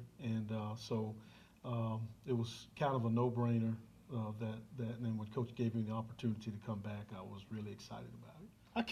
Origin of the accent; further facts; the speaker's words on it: Starkville, Mississippi, United States; Well, it's my home state. I love the people in the state of Mississippi. You know, my wife's from here, I'm from here, my family is here, my parents live here